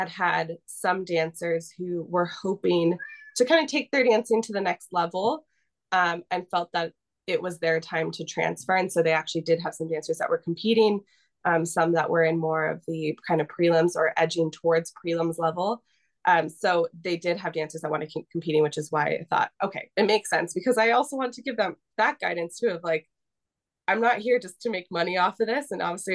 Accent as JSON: {"language": "English", "town": "Spokane", "region": "Washington", "country": "United States", "tie": "born or raised there", "said": "Growing up in Spokane, the school I was with, the Heron School, they actually had two locations."}